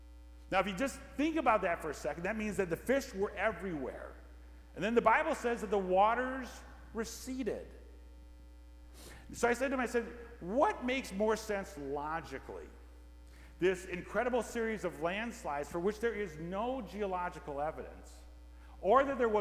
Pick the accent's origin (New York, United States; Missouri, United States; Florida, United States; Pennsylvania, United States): Missouri, United States; we're from Missouri. And in Missouri, there's all kinds of flat bottom land where farmers farm.